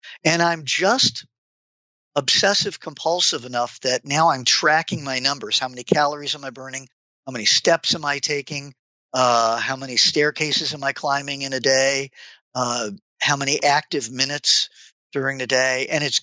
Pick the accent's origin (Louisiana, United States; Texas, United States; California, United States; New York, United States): California, United States; Los Angeles; When I was about 9 or 10 years old, I grew up in Los Angeles.